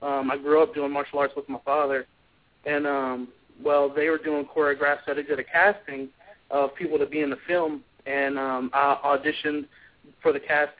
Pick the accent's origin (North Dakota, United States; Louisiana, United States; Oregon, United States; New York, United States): Louisiana, United States; Growing up in Louisiana, you kind of grow up to be kind of, you know, wild and have fun